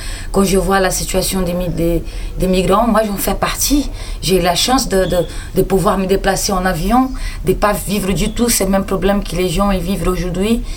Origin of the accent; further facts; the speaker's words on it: Brazil; Pas parce que je suis brésilienne que je dois porter une fleur sous la tête.